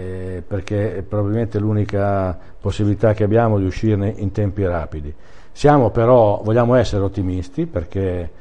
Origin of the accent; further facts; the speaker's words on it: Emilia-Romagna, Italy; ero nel mio paese, per cui siamo in Emilia Romagna